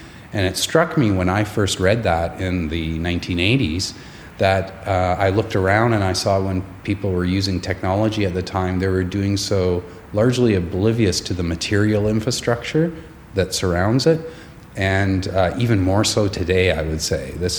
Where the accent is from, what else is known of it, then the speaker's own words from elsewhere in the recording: Canada; Of course, being Canadian, it's hard to escape, if you're interested in this area